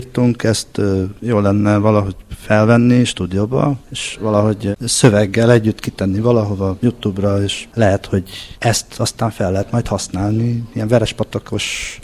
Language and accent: Hungarian; Turea, Cluj County, Romania; mi nem kolozsváriak vagyunk, hanem türeiek az összesen. Tehát egy kis falu